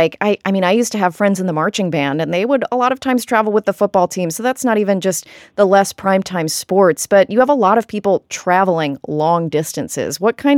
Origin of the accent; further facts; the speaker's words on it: the South, United States; I am from the South. I went to Clemson.